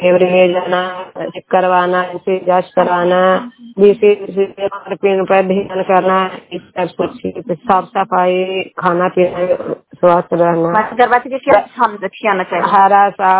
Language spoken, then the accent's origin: Hindi; Kalyanpur, Bihar, India; कल्याणपुर वाली के रहने वाले हूँ और पंचायत बेलछी थाना से जिला ललंदा पोस्ट जगतपुर।